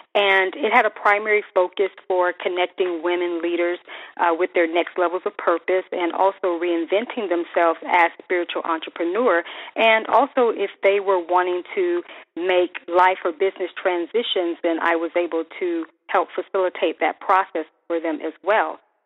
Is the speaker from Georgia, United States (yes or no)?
yes; Columbus, Georgia, United States; I was guided to actually go to my hometown in Columbus, Georgia before going to Phoenix.